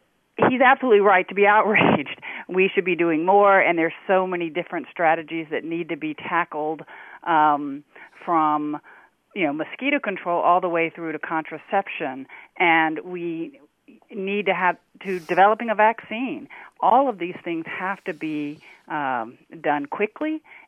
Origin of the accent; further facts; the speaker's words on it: Florida, United States; I mean, I grew up in Florida, so I am well aware of those mosquitoes and how prevalent they are